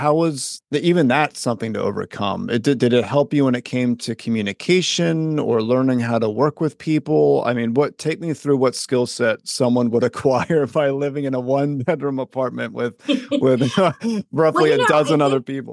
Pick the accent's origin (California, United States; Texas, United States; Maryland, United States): Maryland, United States; So I was raised in Harford County, Maryland, and there was a Bel Air High School.